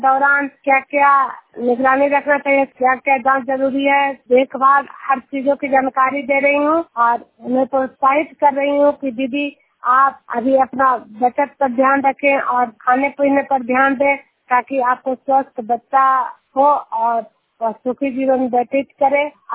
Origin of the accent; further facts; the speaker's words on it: Giriyar, Bihar, India; मैं नालंदा जिला के हिलसा प्रखंड गिरियार गांव की निवासी हूँ।